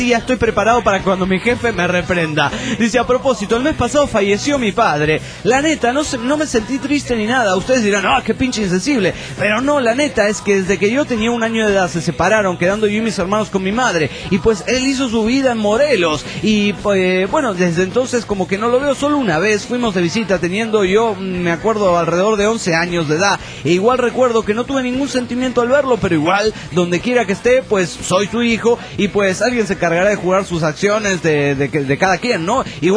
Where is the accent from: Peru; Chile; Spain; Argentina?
Peru; vengo del Perú, soy totalmente uno legalizado.